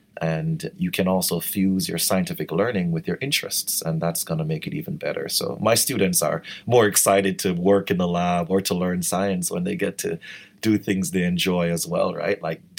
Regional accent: Kingston, Jamaica; back in Jamaica, where I grew up in Kingston.

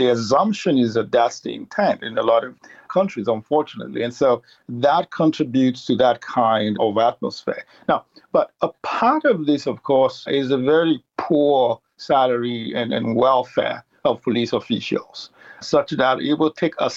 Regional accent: Nigeria; moved away as an adult; now in Canada; I grew up in Nigeria and migrated to Canada for graduate studies and subsequently began my academic career.

